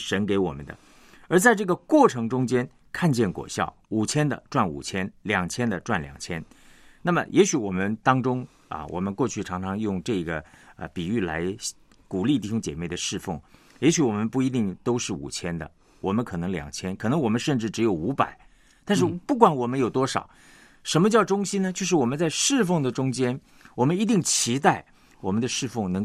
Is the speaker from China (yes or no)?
yes; China; 也就是我们中国人说这个众望所归的